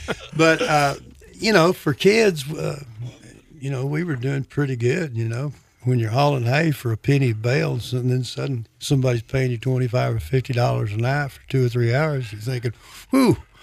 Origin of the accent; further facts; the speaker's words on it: Roxton, Texas, United States; I was born and reared down in northeast Texas, a little town called Roxton. It's about 110 miles northeast of Dallas.